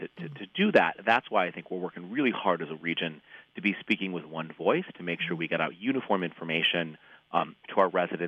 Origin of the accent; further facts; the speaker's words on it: Truro, Massachusetts, United States; In my hometown of Truro, you know, there's about 2,000 of us who live there year-round.